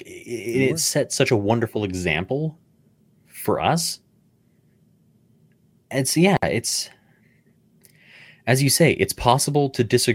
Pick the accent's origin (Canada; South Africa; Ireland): Canada; Well, I'm Canadian, but he was my president.